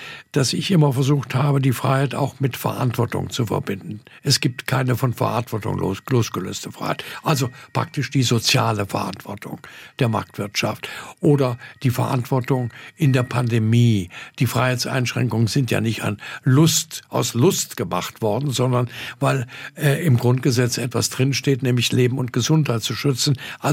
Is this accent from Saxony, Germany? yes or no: yes; Dresden, Saxony, Germany; in Dresden zum Beispiel, meiner Heimatstadt